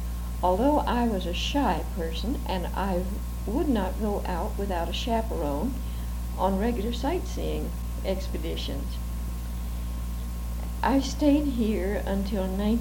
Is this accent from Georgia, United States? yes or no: no; Florida, United States; also born or lived in Kentucky; now in Tacoma, United States; I was born in Kentucky and went to Florida as practically an infant. Was educated in the public schools and private schools in Florida.